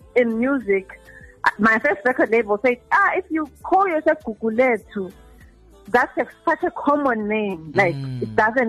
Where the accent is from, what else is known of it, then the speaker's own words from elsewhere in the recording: Zimbabwe; I'm originally from Zimbabwe.